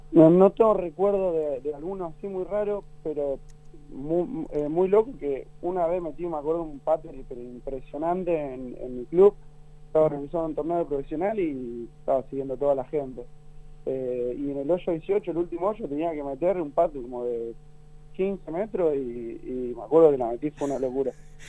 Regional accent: Argentina; como todo argentino, jugué un montón al fútbol.

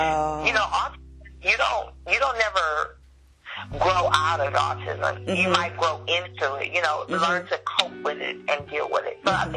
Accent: Houston, Texas, United States; Born and raised. I never left.

